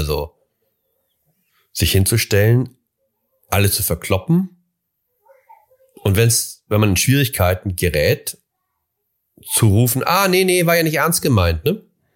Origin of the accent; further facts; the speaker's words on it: Hamburg, Germany; born there; moved away; Ich bin in Hamburg geboren, war in Hamburg ganz gern, aber als ich da neulich wieder war, sagte ich, es war auch okay, dass ich jetzt weg bin.